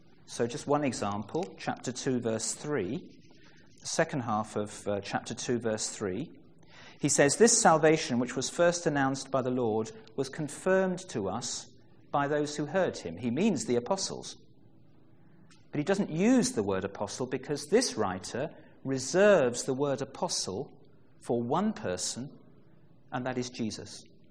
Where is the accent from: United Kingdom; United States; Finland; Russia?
United Kingdom; England; I may become enthusiastic in the next few minutes, but I'm English, and I will try to control it